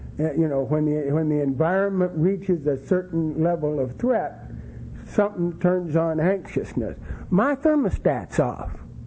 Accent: Kansas, United States; also born or lived in Los Angeles; I'm a native of Los Angeles, but I was raised in Kansas. My folks were Okies about six times over, and I was raised in this little farm community about 45 miles southwest of Wichita.

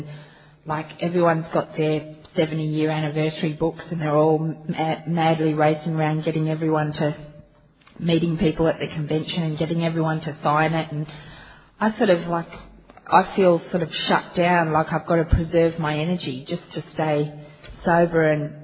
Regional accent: Sydney, New South Wales, Australia; I'm an alcoholic from Sydney, Australia.

